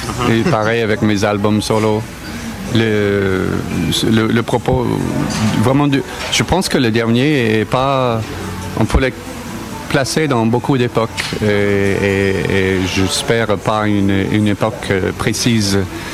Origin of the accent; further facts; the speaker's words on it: United States; now in France; j'aurais du mal à redémarrer chez moi aux États-Unis